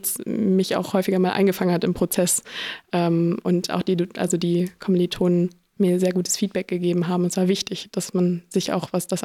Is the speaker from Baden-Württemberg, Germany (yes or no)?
no; Essen, North Rhine-Westphalia, Germany; now in Berlin, Germany; in meiner Heimat Essen rumgelaufen, habe mir alle Praxen irgendwie abgeklingelt in Berlin, wo ich jetzt wohne.